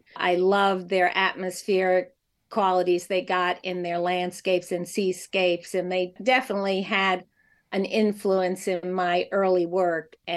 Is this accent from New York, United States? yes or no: yes; Queens, New York, United States; I mean, I grew up on Long Island in Queens, and we literally moved to the beach for like the whole summer.